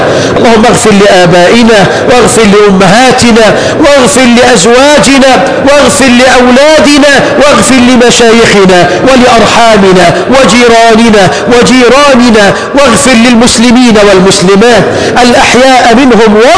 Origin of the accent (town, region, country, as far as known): Egypt